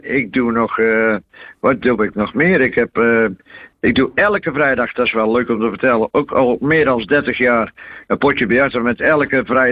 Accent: 's-Hertogenbosch, North Brabant, Netherlands; Ik kom uit Den Bosch. Voor jullie, 's-Hertogenbosch natuurlijk. En ja, geboren en getogen Bossenaar.

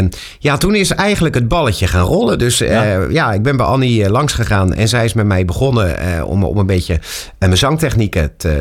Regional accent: Rotterdam, South Holland, Netherlands; Ja, nou, ik kom uit Rotterdam.

